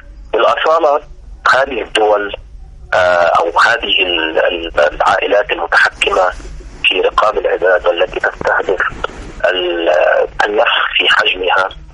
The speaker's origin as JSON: {"language": "Arabic", "country": "Egypt", "said": "طبعا أهمية هذا المضيق أنا برأيي ليست كمصري فقط"}